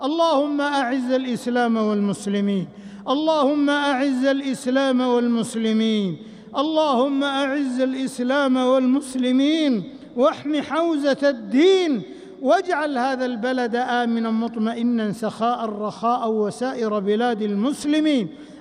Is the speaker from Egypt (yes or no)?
no; Saudi Arabia; أن جعل بلادنا المملكة العربية السعودية للتوحيد دارًا، وللسنة منارًا وقرارًا